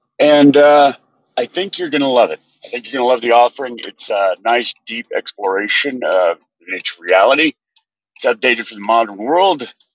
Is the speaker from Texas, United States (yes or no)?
yes; Texas, United States; but I was growing up in West Texas, and they're not too keen on liberal snowflake artsy stuff